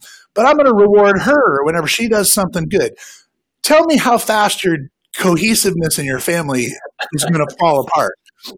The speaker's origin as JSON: {"language": "English", "town": "Eugene", "region": "Oregon", "country": "United States", "tie": "born or raised there", "said": "And I grew up in Eugene, Oregon, which means I legit hug trees."}